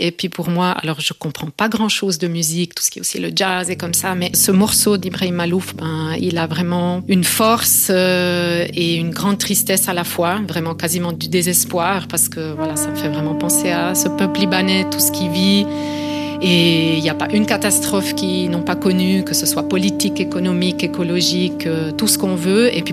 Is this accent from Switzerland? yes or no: yes; Verscio, Ticino, Switzerland; je suis née à Verche, c'est le village du théâtre Dimitri.